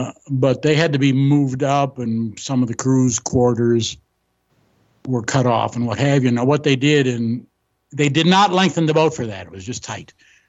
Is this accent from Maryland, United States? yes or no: no; Los Angeles, California, United States; And so I graduated high school and college in Los Angeles, in San Fernando Valley.